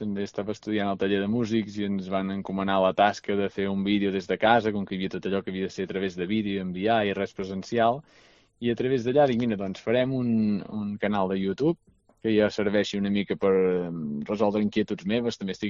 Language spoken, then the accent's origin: Catalan; L'Esquirol, Catalonia, Spain; la meva tieta aquí a l'Esquirol, al meu poble